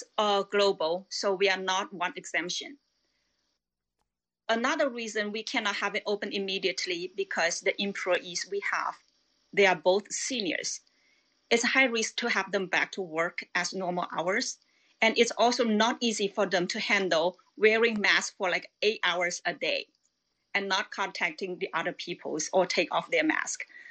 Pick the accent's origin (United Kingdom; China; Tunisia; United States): China; English is a second language; also born or lived in Vietnam; because I was born in Vietnam, raised in China, but my home actually was in between the country. So it's right at the border.